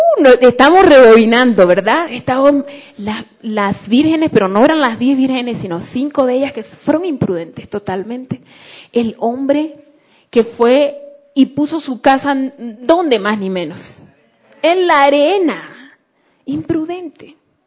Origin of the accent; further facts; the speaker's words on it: Beni, Bolivia; now in La Paz, Bolivia; yo crecí en el Beni, en el Oriente. En el Oriente, y no en un pueblo grande, sino en un pueblo bien chiquitito.